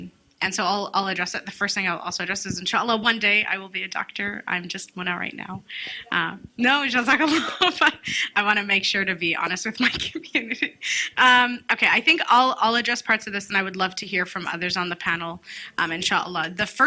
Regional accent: Canada; now in United States; Born and raised in Canada, I never saw people move around as much as the United States.

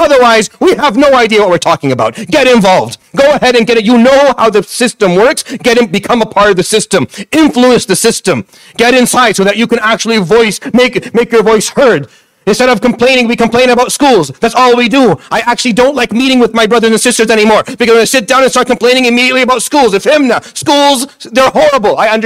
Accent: Syria; I was raised in the Middle East. I was raised in Syria.

